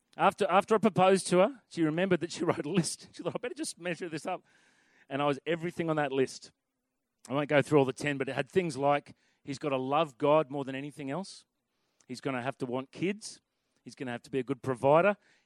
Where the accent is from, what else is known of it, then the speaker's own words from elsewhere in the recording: New South Wales, Australia; I was a divorcee from New South Wales with a kid, 7 years younger than her.